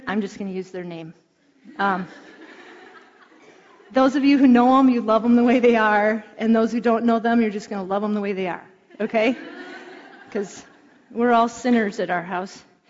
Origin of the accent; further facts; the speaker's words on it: Twin Cities, Minnesota, United States; I grew up here in the Twin Cities.